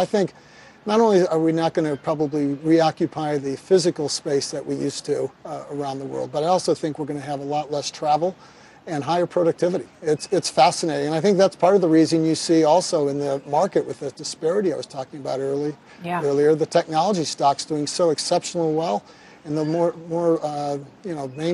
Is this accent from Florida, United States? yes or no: no; Kansas City, Missouri, United States; You asked about masks. I'm from Kansas City.